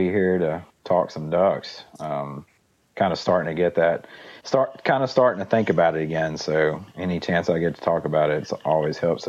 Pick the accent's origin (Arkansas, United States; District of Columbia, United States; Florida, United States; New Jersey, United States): Arkansas, United States; I'm from Arkansas. That's where I've done most of my hunting over my life.